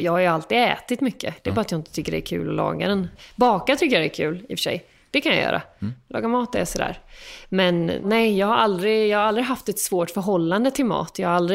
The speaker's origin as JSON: {"language": "Swedish", "region": "Småland", "country": "Sweden", "said": "Försöker hälsa på henne när jag är hemma i Småland."}